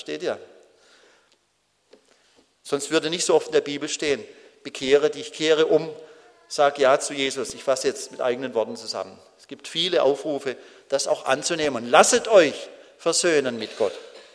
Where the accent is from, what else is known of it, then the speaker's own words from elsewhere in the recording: Baden-Württemberg, Germany; Als Badener. Ja, die Badener wissen, was ich damit sagen will.